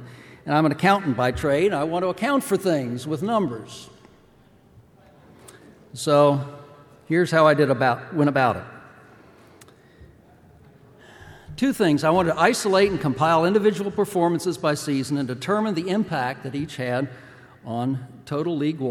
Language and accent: English; Washington, District of Columbia, United States; Growing up in Washington, D.C., going to games at Griffith Stadium, it seemed like every game started with Eddie Yost on first base after a walk.